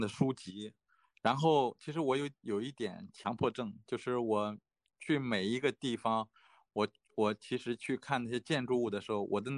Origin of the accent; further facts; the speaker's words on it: China; now in South Korea; 我在这个公司工作的时候，因为在这个开发室里面，我是唯一的中国人，就是设计师里面我是中国人，其他都是韩国人